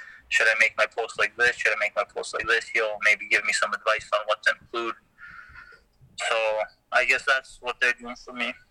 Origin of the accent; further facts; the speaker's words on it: Calgary, Alberta, Canada; And the first time I fought in my city, I fought in Calgary.